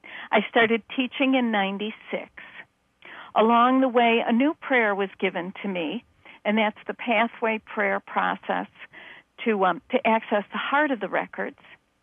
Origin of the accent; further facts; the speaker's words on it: Chicago, Illinois, United States; you know, I'm from Chicago, very Midwest.